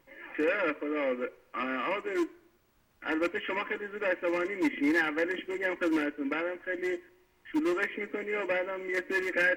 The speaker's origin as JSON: {"language": "Persian", "country": "Iran", "said": "من به عنوان یه ایرانی"}